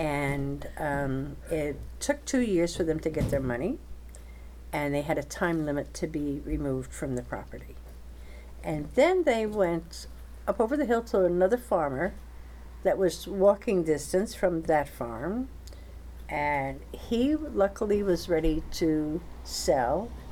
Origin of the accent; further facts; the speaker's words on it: New York, United States; born there; And I was born in the Elmville Hospital. My parents at that time were living at Louse Corners here in Grahamsville.